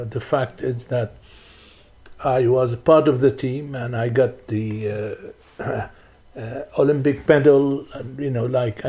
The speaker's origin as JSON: {"language": "English", "town": "Latakia", "region": "Latakia Governorate", "country": "Syria", "tie": "born or raised there", "said": "So in those days, my hometown, which is Latakia, it's the third, maybe the fourth town in size in the country."}